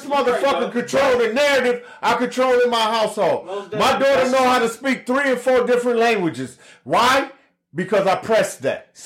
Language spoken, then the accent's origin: English; Greenwood, Mississippi, United States; I'm from Greenwood, Mississippi, the county of LaFleur.